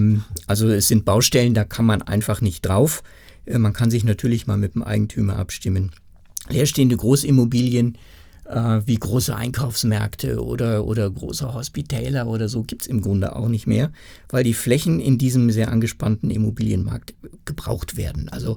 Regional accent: Lower Saxony, Germany; born there; now in Nuremberg, Germany; Ich als gebürtiger Niedersachse

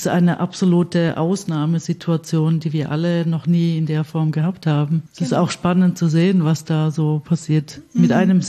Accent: Stuttgart, Baden-Württemberg, Germany; Ich bin in Stuttgart aufgewachsen bzw. geboren.

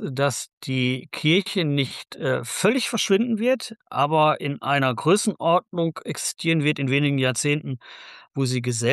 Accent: North Rhine-Westphalia, Germany; im Ruhrgebiet, wo ich herkomme

